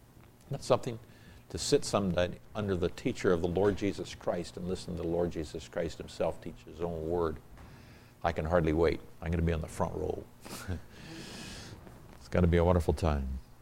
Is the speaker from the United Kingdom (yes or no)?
no; Nigeria; I grew up in Nigeria, West Africa. My parents are missionaries there for a number of years.